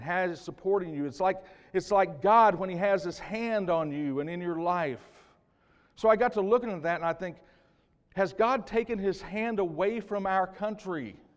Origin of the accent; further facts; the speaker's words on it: Illinois, United States; I was raised in Southern Illinois. My family owned a grocery store, and we sold International Harvester tractors.